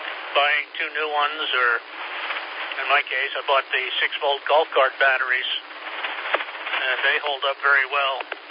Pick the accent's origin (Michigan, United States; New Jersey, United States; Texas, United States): New Jersey, United States; also born or lived in Staten Island; Very long time ago, 40, 50 years ago, I was from New Jersey and was born on Staten Island.